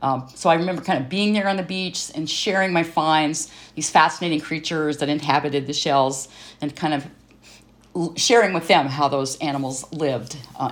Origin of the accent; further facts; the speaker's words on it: Montana, United States; now in Homer, United States; I'm from Montana originally, but live in Homer now.